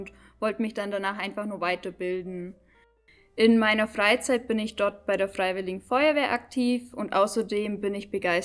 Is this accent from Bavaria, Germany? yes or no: yes; Bavaria, Germany; born there; ich bin 24 Jahre alt und komme gebürtig aus Schwaben, genauer gesagt aus dem Landkreis Günzburg.